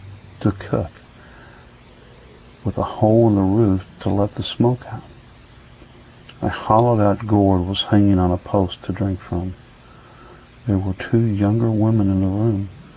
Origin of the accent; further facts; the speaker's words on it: Fort Worth, Texas, United States; I knew the largest Baptist seminary was in my hometown in Fort Worth